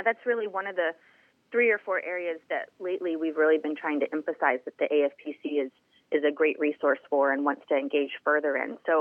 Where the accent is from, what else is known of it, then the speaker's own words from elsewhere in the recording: Florida, United States; I'm from Florida originally.